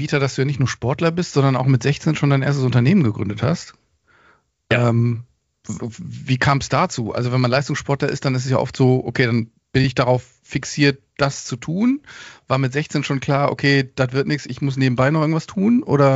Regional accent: Germany; Ich bin jetzt ein Otto, ich bin ein Deutscher, ja, ich bin eine Kartoffel

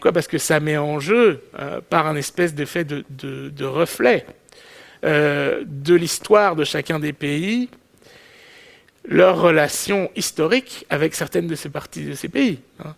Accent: France; et je le dis, je suis français, mais c'est ainsi

